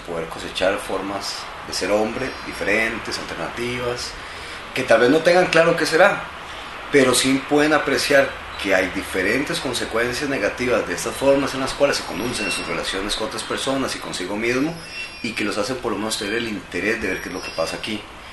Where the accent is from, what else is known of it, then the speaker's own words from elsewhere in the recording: Alajuela, Costa Rica; incluso en mi ciudad natal, en Alajuela